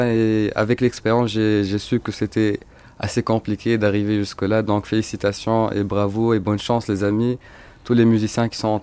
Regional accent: Tunisia; Non, on est des Tunisiens. Et ça nous fera énormément plaisir de réussir à partir de notre pays.

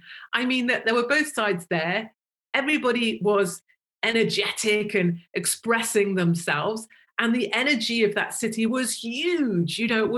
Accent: United Kingdom; I'm British and I was freezing my bottom off there.

